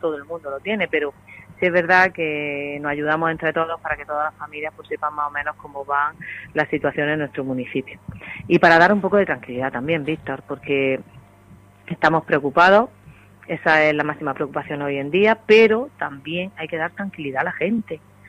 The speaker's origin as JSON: {"language": "Spanish", "town": "Gádor", "region": "Andalusia", "country": "Spain", "said": "tengo que intentar sensibilizar a mi pueblo que somos Gádor"}